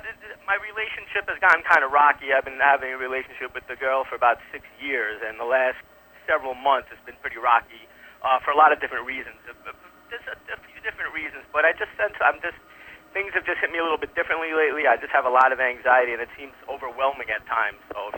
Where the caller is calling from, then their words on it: San Diego, California, United States; I'm calling from San Diego.